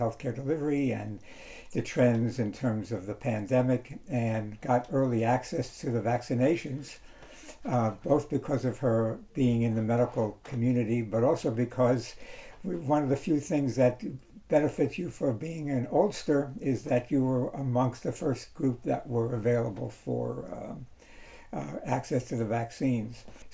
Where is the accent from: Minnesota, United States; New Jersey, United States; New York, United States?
New York, United States; and I grew up in the New York area.